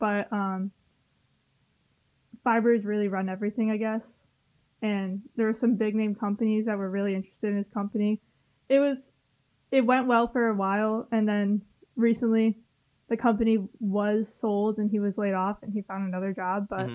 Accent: Prospect, Connecticut, United States; I'm from Prospect, Connecticut. It's a small town near Waterbury. It's really next to Waterbury, but I usually just say in the New Haven area because nobody knows Waterbury.

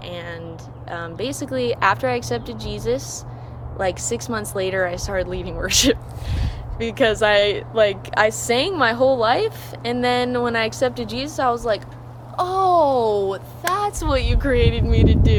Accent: Hawaii, United States; I was born and raised in Hawaii, so I grew up very poor, and I did not know the Lord at all.

